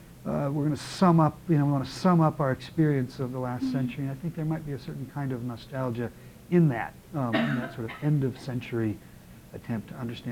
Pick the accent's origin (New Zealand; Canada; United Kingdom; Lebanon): Canada; now in United States; I'm still a Canadian citizen.